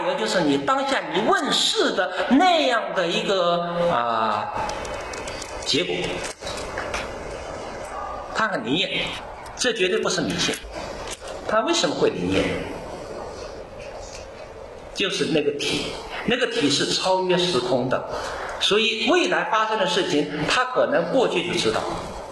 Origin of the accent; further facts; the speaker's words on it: China; 我们中国人自己也说自己没有信仰嘛